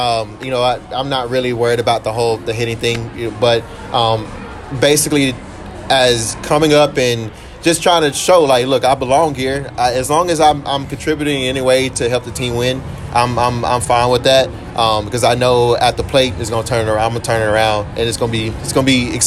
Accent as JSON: {"language": "English", "town": "Hattiesburg", "region": "Mississippi", "country": "United States", "tie": "born or raised there", "said": "we coming from the place that I came from Hattiesburg, and the environment and the community that we had behind our high school baseball team, it was amazing."}